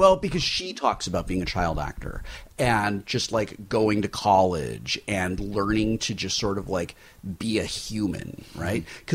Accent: California, United States; Like, you know, we're from Southern California.

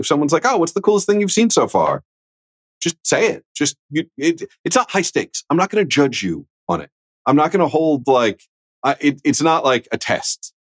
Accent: Midwest, United States; I'm from the Midwest.

